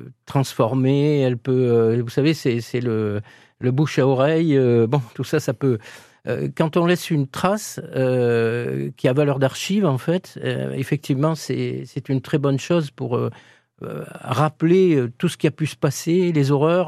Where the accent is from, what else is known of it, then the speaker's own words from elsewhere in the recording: Saillans, Auvergne-Rhône-Alpes, France; je suis originaire des alentours de Saillant. Alors, vous voyez, c'est pas loin, de Piégros. La vallée de la Drôme